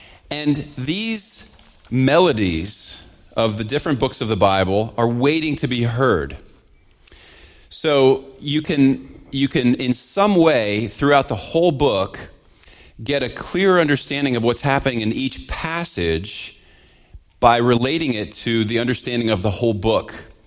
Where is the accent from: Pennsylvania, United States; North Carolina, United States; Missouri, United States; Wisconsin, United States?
Pennsylvania, United States; Now, I grew up in southern central Pennsylvania, and right over the mountain from my hometown was Gettysburg and the Gettysburg battlefields.